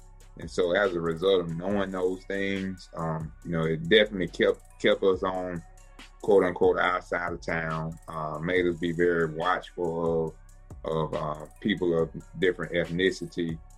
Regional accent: Linden, Alabama, United States; Man, I'm born and raised in Linden, Alabama. That's Marengo County. It's in the Black Belt area of the state of Alabama.

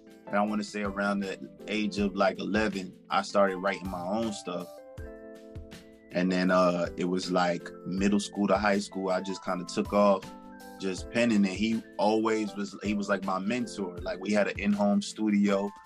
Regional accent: Atlanta, Georgia, United States; also born or lived in Queens, New York; So I'm originally from Queens, New York. I lived there for like the beginning portion of my life, I guess you would say. But I was really raised in Atlanta, Georgia.

